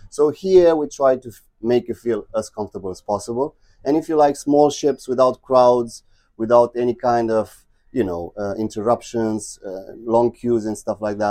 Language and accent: English; Romania; moved away as an adult; now in South Africa; I'm coming from Romania. I actually live in South Africa for about 15 years